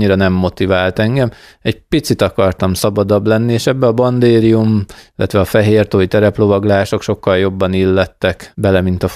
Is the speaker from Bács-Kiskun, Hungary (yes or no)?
yes; Kunfehértó, Bács-Kiskun, Hungary; utána Kunfehérton alapított egy lovardát, és gyakorlatilag én ott nőttem föl, belenőttem ebbe a lovas világba